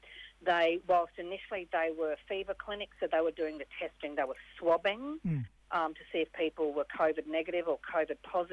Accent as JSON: {"language": "English", "region": "Queensland", "country": "Australia", "said": "Being a Queenslander and being in Cairns, you know, yourself, and being very close up there to Yarrabah, and, you know, where my own family, a lot of my own family are from, Warrabinda, on my mum's side"}